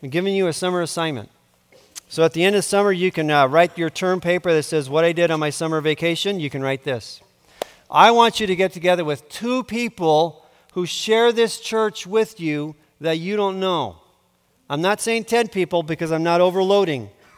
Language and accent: English; South India, India; a Christian, an Indian, and a former rock musician. Not sure all that fits together, but there it is. I grew up in South India and lived within a particular subculture of my particular urban Indian melting pot.